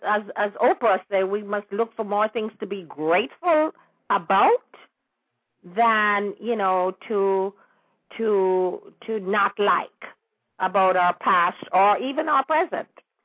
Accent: Jamaica; born there; I'm very proud of my roots, and I'm very glad that I was born in Jamaica.

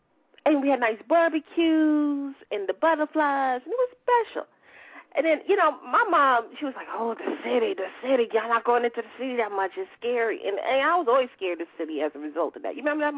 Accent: Roosevelt, New York, United States; Being from Long Island, Roosevelt, Long Island, I took so much pride in growing up in Roosevelt.

